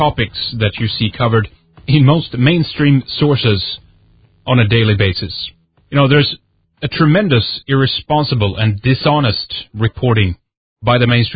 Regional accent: Sweden; I'm from Sweden

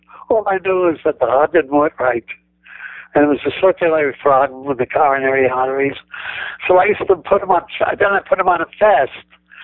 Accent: New York City, New York, United States; She said, you're not from Buffalo, are you? I said, no, I'm from New York City.

